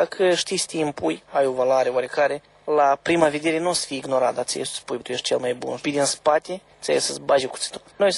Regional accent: Moldova; now in London, United Kingdom; de obicei toți moldovenii se prezintă că noi suntem din Europa de Est. Suntem tratați nu prea bine.

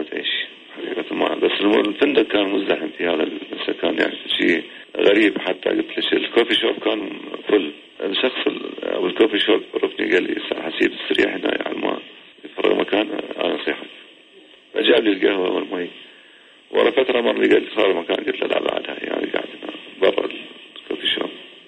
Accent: Iraq; أنا عراقي … من ساكن في بغداد، نزيل في فندق الحياة في عمان.

